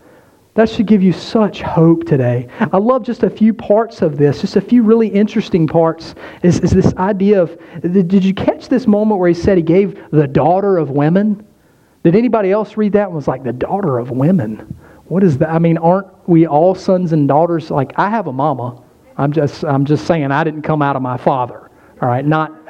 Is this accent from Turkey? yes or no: no; United States; I'm an American. I love my country.